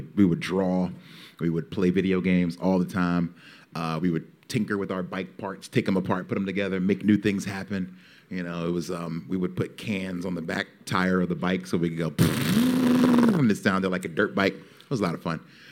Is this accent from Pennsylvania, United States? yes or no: yes; Philadelphia, Pennsylvania, United States; I grew up kind of in the north side. Northwest is actually where I grew up. Part of town called West Oak Lane.